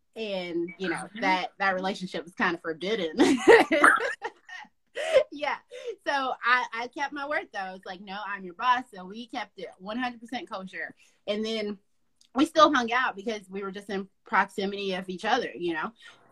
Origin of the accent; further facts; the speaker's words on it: Atlanta, Georgia, United States; Mm-hmm. I'm from Atlanta. He's from Savannah.